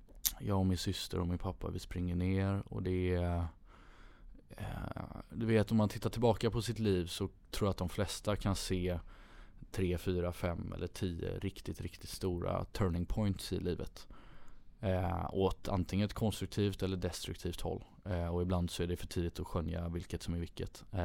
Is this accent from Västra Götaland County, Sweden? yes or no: yes; Gothenburg, Västra Götaland County, Sweden; född och uppvuxen i Göteborg, i Örgryte och på Södra Skärgården utanför Göteborg.